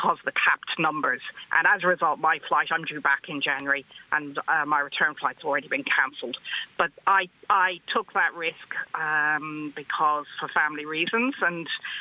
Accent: Australia; now in Isle of Man; I'm actually here. I'm not Manx. I'm an Irish-Australian.

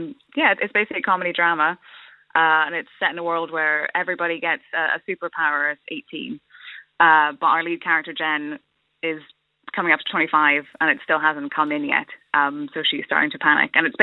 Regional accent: Northern Ireland, United Kingdom; now in London, United Kingdom; I'm from Kiwadees in Fermanagh.

